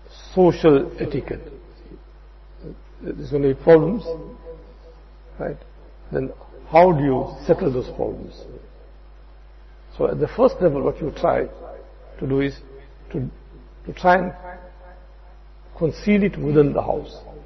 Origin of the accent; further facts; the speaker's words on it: India; moved away; I know when I came from India, so I said, what is this big net bayan and all that?